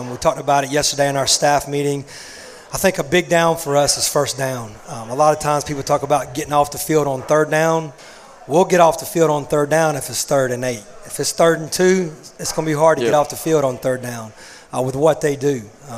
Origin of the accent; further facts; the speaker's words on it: Greensboro, North Carolina, United States; I grew up in Greensboro. I went to Southern Guilford High School. So other than the 4 years I was away from college, I've always been in Guilford County.